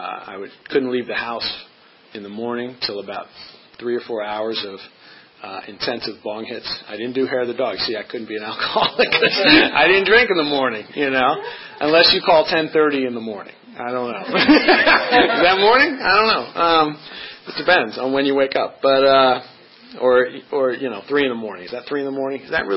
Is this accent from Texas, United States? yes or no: no; Chevy Chase, Maryland, United States; And I think it was just because I grew up in Chevy Chase.